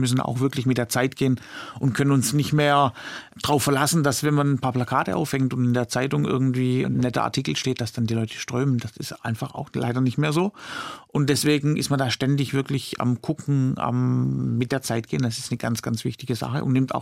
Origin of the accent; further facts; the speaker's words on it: Stuttgart, Baden-Württemberg, Germany; Ich selbst bin Stuttgarter, ein Schwabe und dort auch aufgewachsen, groß geworden, zur Schule gegangen, Ausbildung gemacht.